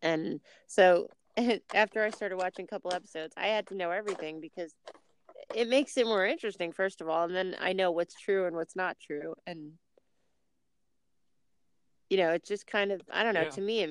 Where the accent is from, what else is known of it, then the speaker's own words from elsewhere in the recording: United States; I should know this. No, I shouldn't. I'm American.